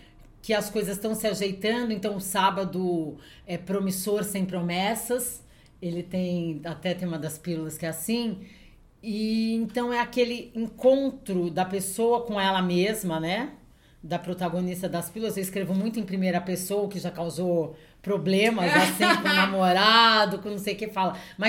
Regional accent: Santos, São Paulo, Brazil; Eu passei toda a minha infância, adolescência em Santos

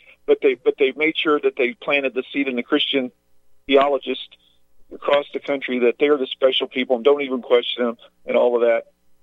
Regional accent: United States; born there; You know, I was born here in America, and I was also in the Navy like yourself.

